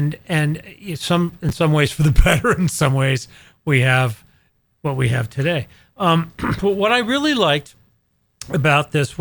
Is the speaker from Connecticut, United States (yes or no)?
yes; Connecticut, United States; I mean, in Connecticut, when I was growing up in Connecticut, you rooted for one of two teams, the Yankees or the Red Sox.